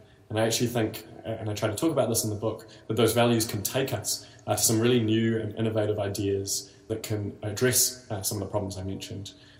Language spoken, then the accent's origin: English; Wellington, New Zealand; also born or lived in Indonesia / Auckland; So I grew up in Wellington. I went to Clyde Key School and to Wellington College, spending a couple of years in the middle in Indonesia. Really enjoyed Wellington, but moved up to Auckland to study